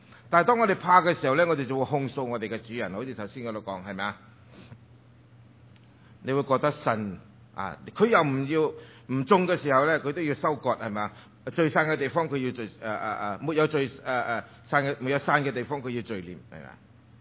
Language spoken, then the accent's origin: Cantonese; Taishan, Guangdong, China; 我系 MIT 系 Made in 泰山，我系台山人。